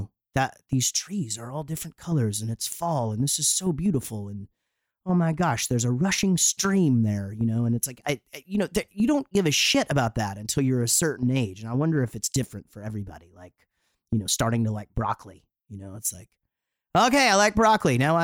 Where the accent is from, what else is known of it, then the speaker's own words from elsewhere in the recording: Wichita Falls, Texas, United States; I'm from Wichita Falls. I just rip them in half.